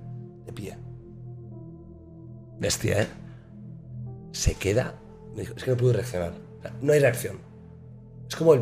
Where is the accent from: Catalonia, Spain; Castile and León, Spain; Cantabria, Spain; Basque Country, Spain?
Catalonia, Spain; Manresa; una de ellas es en Manresa, mi ciudad natal, que es esta.